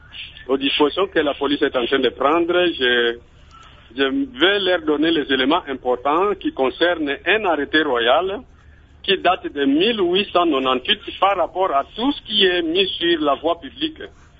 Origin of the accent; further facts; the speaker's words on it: DR Congo; Nous sommes combien de Congolais qui doivent bénéficier les services de l'État. Et le président nouvellement élu doit commencer par là. Je crois qu'il y a l'un des intervenants qui a fait allusion à la carte d'identité. On doit nous identifier, nous Congolais.